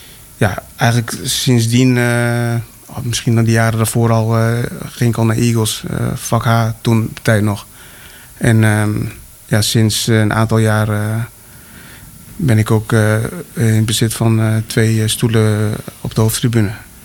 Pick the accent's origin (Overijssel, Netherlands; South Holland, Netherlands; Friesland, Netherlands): Overijssel, Netherlands; Deventer; also born or lived in Jakarta, Indonesia; Ik ben in Indonesië geboren. Ik ben in 1990 ben ik hier in Nederland gekomen. Geboren in Jakarta, maar getogen in Deventer.